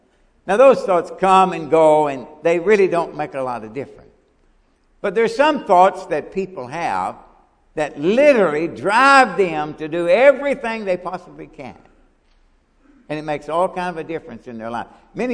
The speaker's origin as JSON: {"language": "English", "region": "Kentucky", "country": "United States", "tie": "born or raised there", "said": "I can remember some thoughts I had as a boy growing up in Kentucky, listening to Kentucky basketball on the radio"}